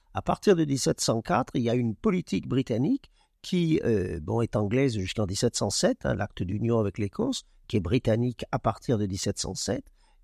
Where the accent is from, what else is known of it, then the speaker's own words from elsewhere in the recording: Corsica, France; je suis corse